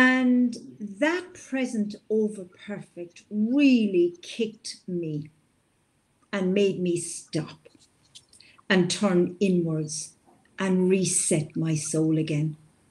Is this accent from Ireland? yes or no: yes; Ireland; That's how I say it being Irish.